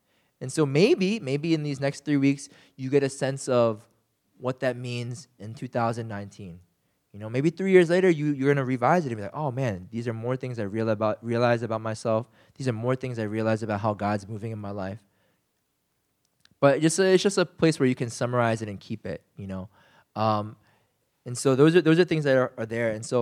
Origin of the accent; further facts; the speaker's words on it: United States; I grew up in the States, and we fought all the time.